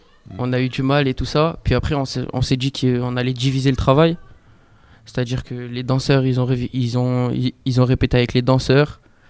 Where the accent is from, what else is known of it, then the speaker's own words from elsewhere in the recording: Saint-Martin-d'Hères, Auvergne-Rhône-Alpes, France; je viens de Saint-Martin d'Air, j'habite à 100 mètres d'ici